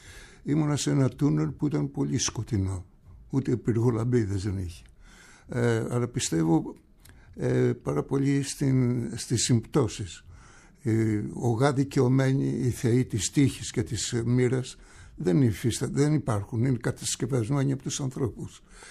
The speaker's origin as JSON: {"language": "Greek", "town": "Agia Varvara", "region": "Attica", "country": "Greece", "said": "και καταλαβαίνω ότι ήμουν Σπανιόλος από τον Αγία Βαρβάρα."}